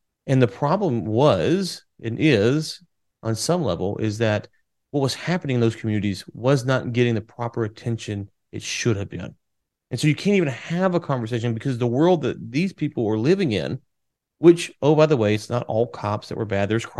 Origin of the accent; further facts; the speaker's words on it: Louisiana, United States; I'm from Louisiana originally, live in Texas now